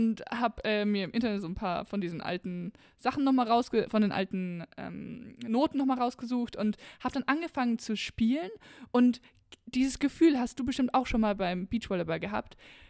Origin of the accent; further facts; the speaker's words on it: Bavaria, Germany; Ich komme aus Bayern.